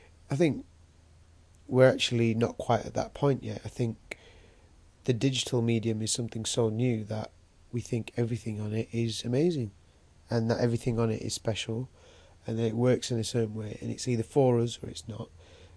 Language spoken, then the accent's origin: English; United Kingdom; So often being British is quite an interesting concept on its own